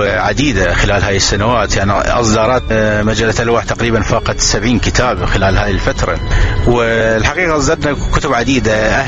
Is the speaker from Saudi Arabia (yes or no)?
no; Iraq; كوننا عراقيين